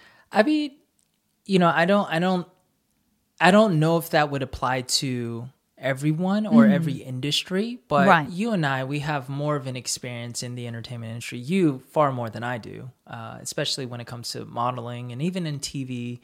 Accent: United States; I'm from the United States. I'm a half Korean from the United States

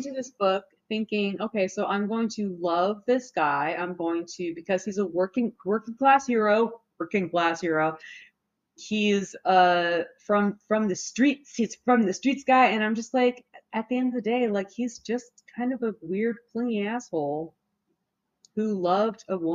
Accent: the South, United States; Because I'm from the South

